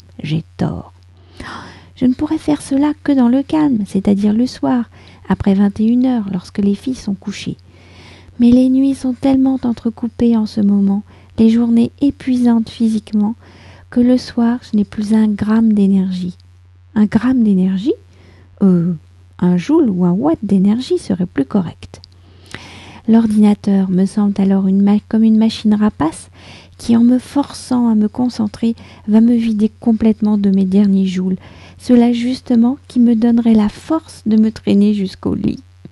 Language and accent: French; France; je suis française, j'habite près de Paris